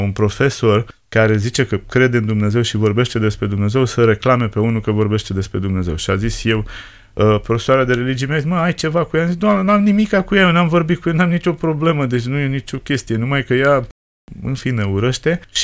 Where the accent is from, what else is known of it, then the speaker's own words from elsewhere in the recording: Boldești, Prahova, Romania; Din Boldești.